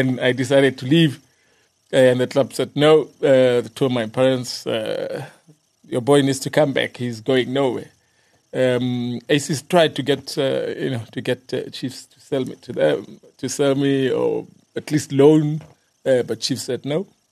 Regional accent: Alexandra, Gauteng, South Africa; I was lucky that growing up in Alex

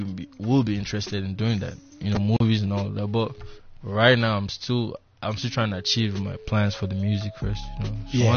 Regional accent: Nigeria; And still putting my culture as a Nigerian.

